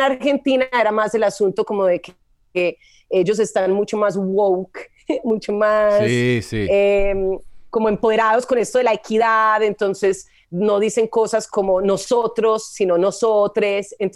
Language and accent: Spanish; Colombia; mire, yo vengo de Colombia, allá todavía no estamos como tan avanzaditos en esto